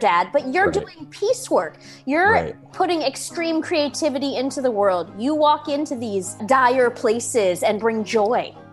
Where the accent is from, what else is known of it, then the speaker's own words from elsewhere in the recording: California, United States; Growing up in the Bay Area with counterculture people, I didn't realize that it was a revolutionary act to dress creatively